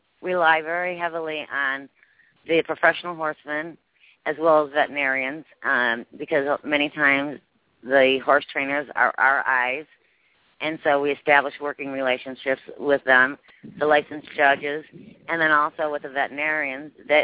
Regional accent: Ohio, United States; And I'm from Ohio

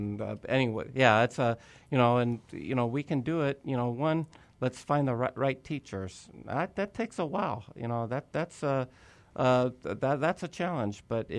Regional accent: Detroit, Michigan, United States; But I also, my favorite team before then, I grew up in Detroit, so my first favorite team was the Detroit Tigers.

